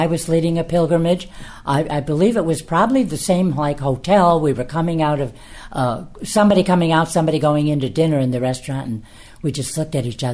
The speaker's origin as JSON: {"language": "English", "town": "Oak Park", "region": "Illinois", "country": "United States", "tie": "born or raised there", "said": "I grew up in Oak Park, and my parish was St. Edmund."}